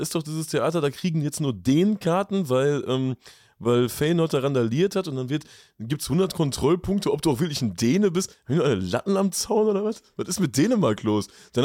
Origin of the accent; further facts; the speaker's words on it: Lippstadt, North Rhine-Westphalia, Germany; Ich finde das ja spannend, ich komme aus Lippstadt.